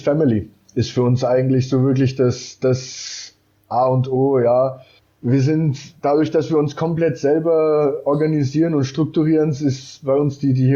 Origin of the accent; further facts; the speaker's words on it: Bayreuth, Bavaria, Germany; Hab mittlerweile auch 5-6 Leute hier aus meiner Heimatstadt dafür begeistern können. Sind aus Bayreuth